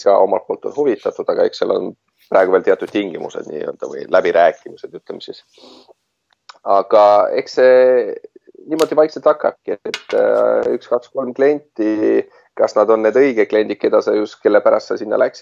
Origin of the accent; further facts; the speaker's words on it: South Estonia, Estonia; mina olen pärint Lõuna-Eestist nii öelda, kus soome keelt ja soome kanaleid ei olnud Vene ajal.